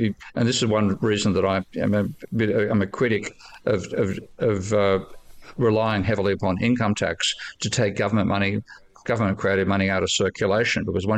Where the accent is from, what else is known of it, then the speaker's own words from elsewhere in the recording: Australia; now in United Kingdom; that's one thing I experienced when I moved to the UK from Australia, because in Australia, if you're renting a place, the landlord pays the council tax.